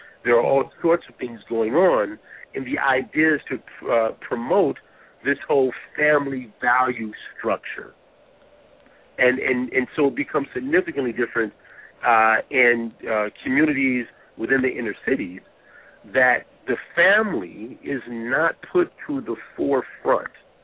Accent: California, United States; But I'm also from California.

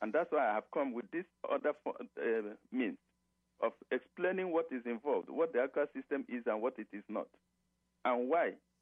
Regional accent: Nigeria; I am a Nigerian, an Igbo from the Igbo tribe.

